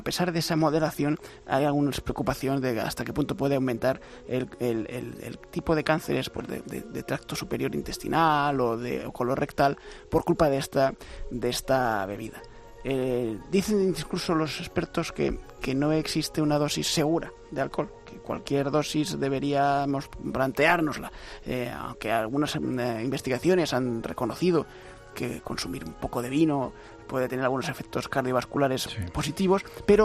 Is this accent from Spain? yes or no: yes; Spain